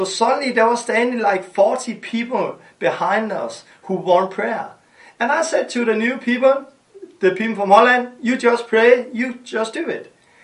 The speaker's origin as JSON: {"language": "English", "country": "Denmark", "second_language": "English", "said": "and I'm from Denmark, and it's a great honor for me to say welcome to you."}